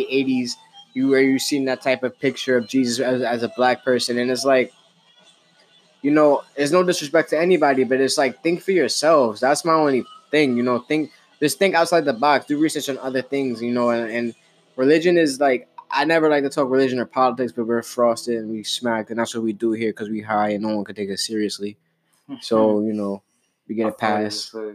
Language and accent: English; Queens, New York, United States; I feel like we're blessed growing up in New York because we were raised with such diverse people.